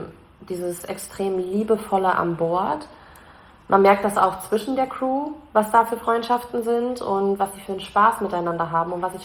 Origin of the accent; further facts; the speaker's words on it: Reckenfeld, North Rhine-Westphalia, Germany; ich wohne in Rheine. Weil man sagt erstmal nur Münster, weil sonst irgendwie fühlt niemand quer aus Deutschland mit den Orten hier. Da brauche ich nicht sagen, ich komme aus Reckenfeld zum Beispiel.